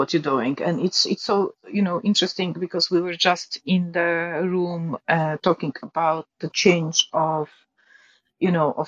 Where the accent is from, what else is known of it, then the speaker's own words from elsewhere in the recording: Poland; English is a second language; I'm from Poland.